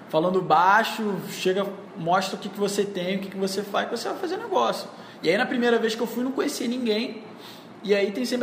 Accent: Rio de Janeiro, Brazil; E é carioca. Geralmente quando eu viajo, o cara já sabe que eu sou do Rio de Janeiro.

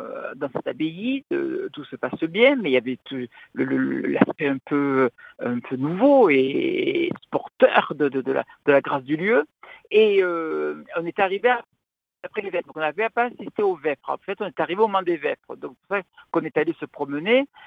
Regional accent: Marseille, Provence-Alpes-Côte d'Azur, France; Alors, donc, je suis Marseillais.

